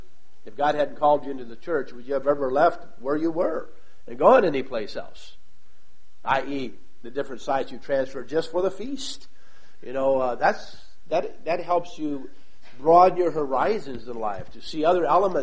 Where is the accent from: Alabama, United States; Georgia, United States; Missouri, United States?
Missouri, United States; St. Louis; Being from St. Louis, I'm a Cardinal fan.